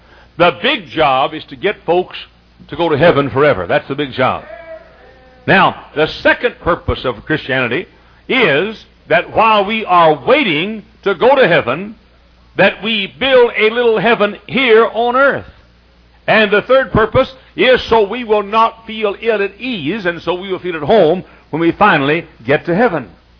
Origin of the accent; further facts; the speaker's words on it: Dallas, Texas, United States; in almost every shopping center where I grew up in Dallas, almost every shopping center, you will find a Mexican restaurant.